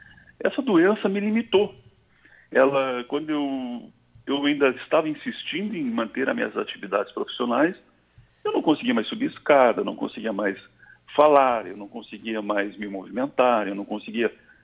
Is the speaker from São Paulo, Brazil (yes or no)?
no; São Lourenço do Sul, Rio Grande do Sul, Brazil; São Lourenço, que é a minha cidade de origem, né? Eu sou natural de São Lourenço.